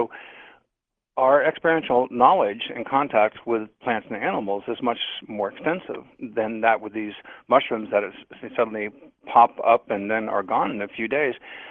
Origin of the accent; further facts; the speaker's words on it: Ohio, United States; I have a twin brother, and I grew up in Ohio, in northern Ohio, on Lake Erie.